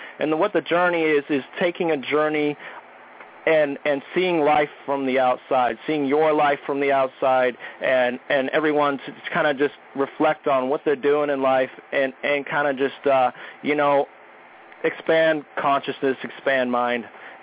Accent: Hawaii, United States; Yeah, I'm from the Hawaiian Islands.

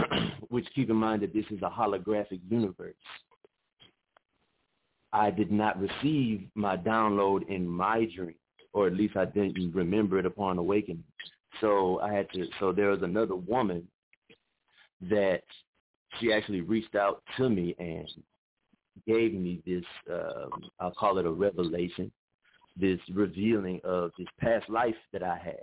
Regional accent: Louisiana, United States; let me speak about myself. I am from Louisiana.

